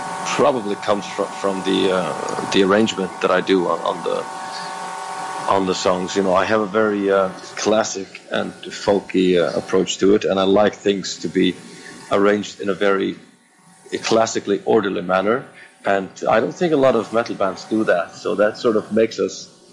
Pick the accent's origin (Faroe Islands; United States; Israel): Faroe Islands; The fact that we come from the Faroes, you know, is inescapable, and it will be one of the first things people notice about us.